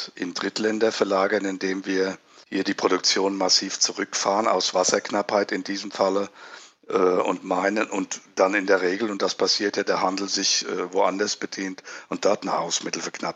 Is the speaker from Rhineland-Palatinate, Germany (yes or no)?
yes; Rhineland-Palatinate, Germany; In meiner Heimat jetzt hier, ich sitze in der Pfalz